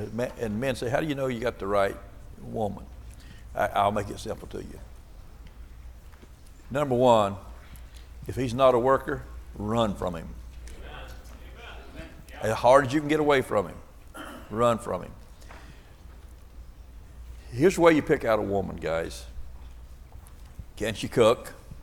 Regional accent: Florida, United States; I was born and raised in the Bible Belt of the South right here in Florida.

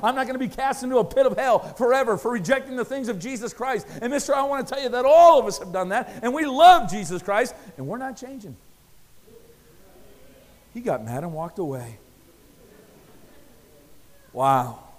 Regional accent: St. Thomas, Ontario, Canada; I was sitting in a restaurant in St. Thomas, my hometown there, Ontario.

